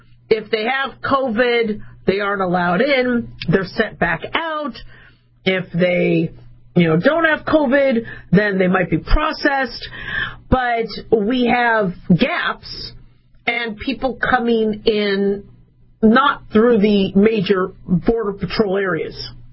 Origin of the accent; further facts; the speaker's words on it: United States; I mean, I'm an American. I love this country.